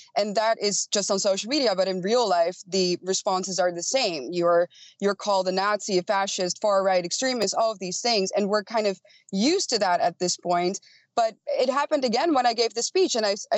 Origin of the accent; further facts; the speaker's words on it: Netherlands; I listed some statistics from my home country saying, look, in the major cities in the Netherlands, the native white Christian population is already outnumbered